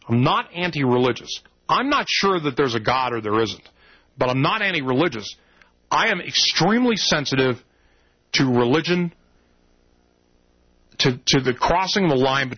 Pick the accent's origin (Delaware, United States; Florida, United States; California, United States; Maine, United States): California, United States; You didn't grow up in the home of the Rat Fink and Big Daddy Ed Roth.